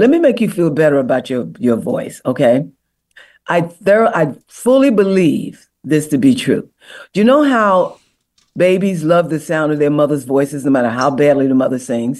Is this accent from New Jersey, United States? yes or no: yes; Newark, New Jersey, United States; In Newark, New Jersey.